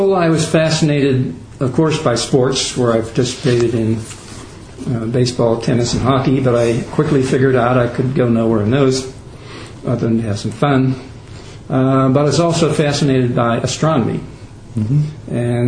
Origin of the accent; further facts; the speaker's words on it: Wayne, Pennsylvania, United States; born there; Okay, I was born in Wayne, Pennsylvania in 1929, December 29, just a couple months after the big crash.